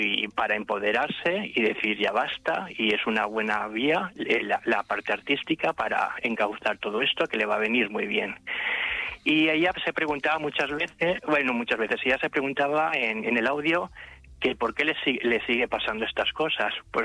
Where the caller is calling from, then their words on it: Gandia, Valencian Community, Spain; de Gandía